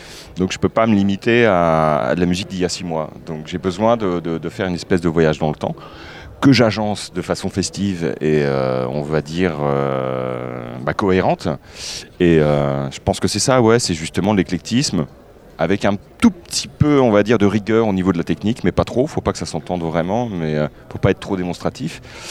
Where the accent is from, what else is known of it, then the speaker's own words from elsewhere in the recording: Centre-Val de Loire, France; j'ai grandi dans l'Eure-et-Loire, donc une région assez pauvre culturellement